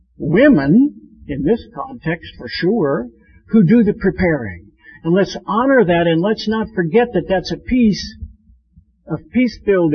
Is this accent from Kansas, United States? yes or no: yes; Hesston, Kansas, United States; Well, so I grew up in Heston, Kansas, and my wife Julie grew up here in Lancaster County